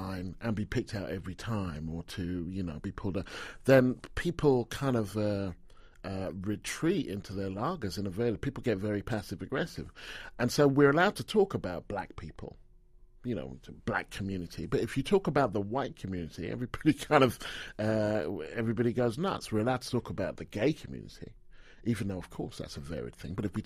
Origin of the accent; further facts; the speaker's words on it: Stevenage, East of England, United Kingdom; And I would say, Stevenage, which is where I grew up.